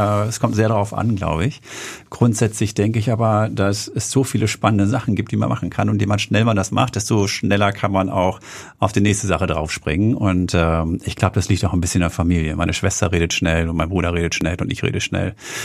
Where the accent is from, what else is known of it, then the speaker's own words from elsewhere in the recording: Herten, North Rhine-Westphalia, Germany; also born or lived in Herne; Genau, Herten. Da komme ich her. Da bin ich geboren nicht, aber dann als Fünfjähriger hingezogen. Ich bin in Herne geboren, was nicht unbedingt viel schöner ist.